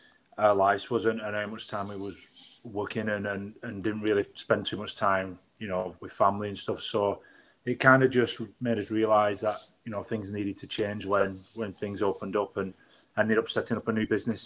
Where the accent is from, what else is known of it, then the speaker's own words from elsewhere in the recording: Wigan, North West England, United Kingdom; So I'm originally from Ince in Wigan